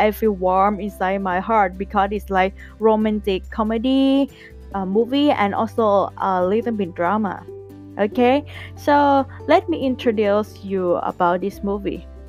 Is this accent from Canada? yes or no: no; Thailand; first language Thai; English is a second language; I already spoke in Thai language, which is my native language. Because I'm Thai and I live in Thailand